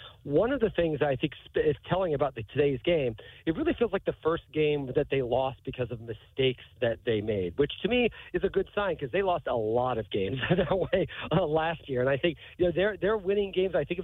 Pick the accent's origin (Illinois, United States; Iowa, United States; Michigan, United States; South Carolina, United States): Illinois, United States; Mattoon; moved away as an adult; now in New York, United States; I'm obviously originally from Mattoon, Illinois. I grew up a Cardinals fan and remain a Cardinals fan. But I moved to New York in January of 2000.